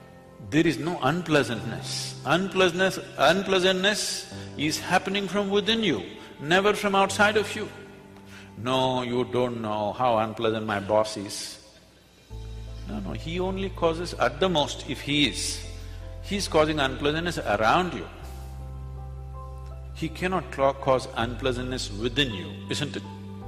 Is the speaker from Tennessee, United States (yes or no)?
yes; Tennessee, United States; You know, we are from Tennessee. In Tennessee, every family with some kind of tradition has their own leather-bound, large-sized Bible of their own.